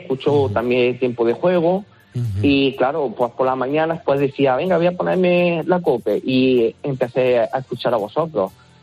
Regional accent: Martos, Andalusia, Spain; Porque yo soy de Marto, Jaén.

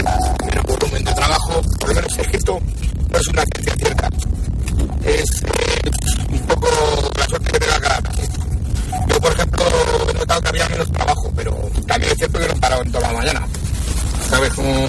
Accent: Madrid, Community of Madrid, Spain; Aparte que yo soy muy de Madrid. Me encanta mi ciudad, estoy muy enamorado de mi ciudad

